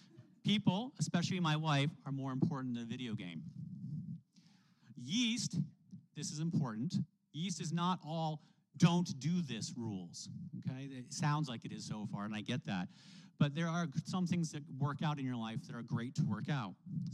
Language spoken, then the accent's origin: English; Maine, United States; I practice the art of the I'm from Maine drop-by, where I stop to visit people unannounced for 30 or minutes or so, because that's what my people do.